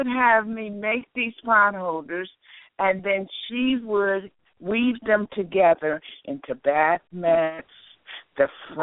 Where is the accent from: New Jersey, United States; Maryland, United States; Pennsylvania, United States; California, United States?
Maryland, United States; born there; I was born in Talbot County, Maryland